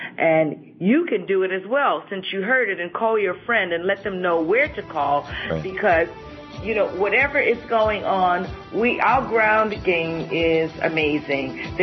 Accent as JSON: {"language": "English", "country": "United States", "said": "I'm speaking as an American citizen more than anything else. As a woman, I'm an African-American woman."}